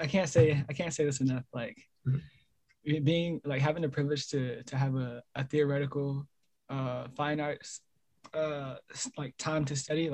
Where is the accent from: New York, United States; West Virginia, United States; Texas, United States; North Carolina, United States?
North Carolina, United States; my experience growing up in North Carolina.